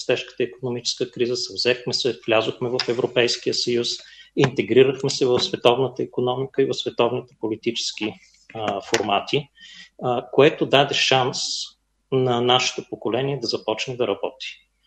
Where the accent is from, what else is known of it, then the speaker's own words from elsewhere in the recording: Haskovo, Haskovo Province, Bulgaria; also born or lived in Dimitrovgrad; Роден съм в Хасково, 77-ма година. След това на 2-годишна възраст баща ми работеше в Хасково, майка ми в Димитровград, и двамата са инженери. От 2 до 9 живях в Димитровград, след това обратно в Хасково